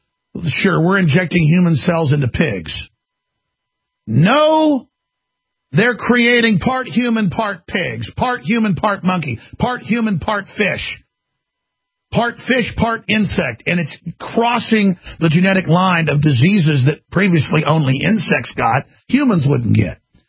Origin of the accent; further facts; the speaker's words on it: Austin, Texas, United States; Everyone I know in Austin, everyone can barely breathe now. I grew up in Texas. I was born here.